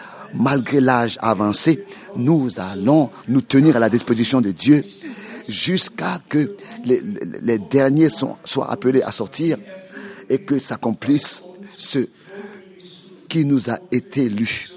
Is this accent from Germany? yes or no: yes; Germany; particulièrement avec moi en tant qu'Allemand